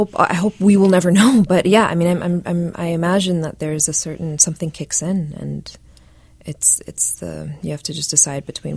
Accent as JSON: {"language": "English", "country": "United States", "said": "how to be proud of the fact that I'm Arab and that I'm an American and that I can be both."}